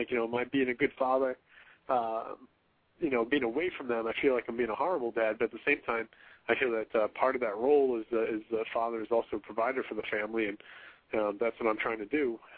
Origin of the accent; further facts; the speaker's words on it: New England, United States; That whole time of year was always fantastic for me, especially growing up in New England.